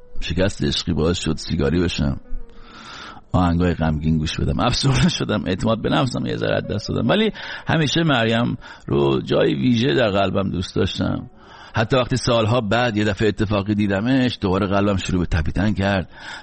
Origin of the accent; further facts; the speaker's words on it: Iran; moved away; وقتی از ایران اومدم بیرون